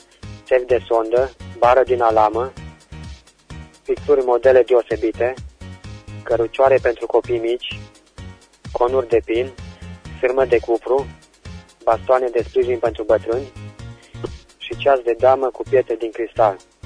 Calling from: Oravița, Caraș-Severin, Romania; din Oravița.

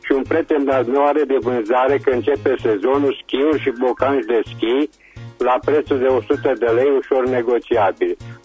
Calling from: Reșița, Caraș-Severin, Romania; sunt din Reșița

